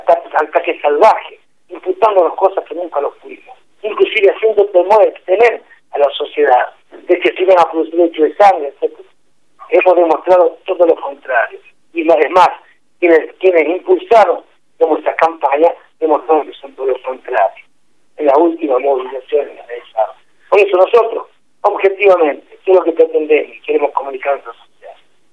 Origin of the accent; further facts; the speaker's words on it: La Rioja, Argentina; como ciudadano, como argentino, como riojano, como ciudadano